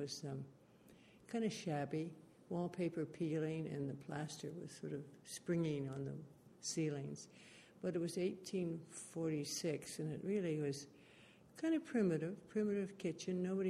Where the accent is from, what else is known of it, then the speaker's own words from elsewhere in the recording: Maritime provinces, Canada; now in United States; Well, I come from the Maritime Provinces of Canada. And I came down here to go to college, and I married local, and I'm still here. 60 years later.